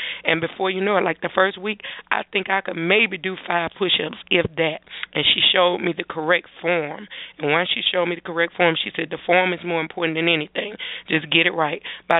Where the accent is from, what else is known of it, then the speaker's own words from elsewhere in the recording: Atlanta, Georgia, United States; because I was born and raised in Atlanta. So I knew you back in the day when I was growing up